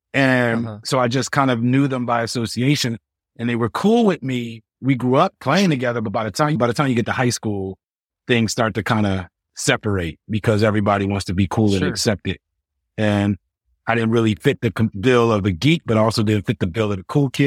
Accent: Willingboro, New Jersey, United States; also born or lived in Philadelphia; I grew up in New Jersey, South Jersey, so the Philadelphia side. Born and raised in a city called Willingboro, New Jersey. Spent my summers in Philly, because

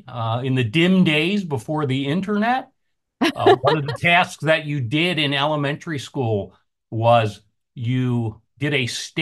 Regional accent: Pennsylvania, United States; I grew up in Southeast Pennsylvania, being the Pennsylvania Dutch boy that I am.

